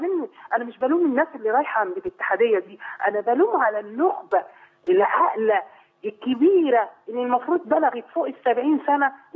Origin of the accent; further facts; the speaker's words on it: Egypt; اكتر من 3 مليون او 5 مليون عندنا في مصر، ما فيش حجر اتضرب على حد.